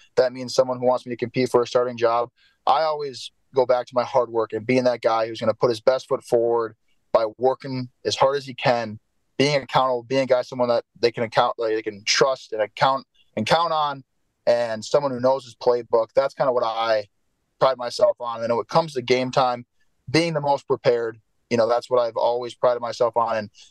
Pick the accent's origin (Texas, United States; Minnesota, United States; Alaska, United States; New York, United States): Minnesota, United States; And I wasn't raised, I was raised here in Minnesota, but they were raised there.